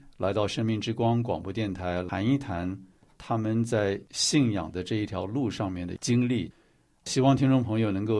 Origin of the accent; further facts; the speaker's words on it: China; 我们中国人对这个罪的认识